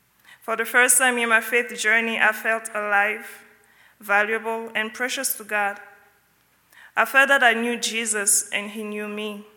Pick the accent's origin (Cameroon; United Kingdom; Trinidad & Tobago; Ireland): Cameroon; now in United States; I'm originally from Cameroon, and I came to the U.S. 6 years ago.